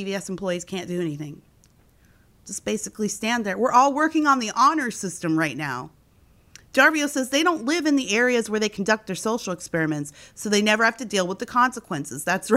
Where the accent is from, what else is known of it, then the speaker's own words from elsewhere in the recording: Gary, Indiana, United States; we came from Gary, Indiana, where like the police blotter is like five people murdered last night.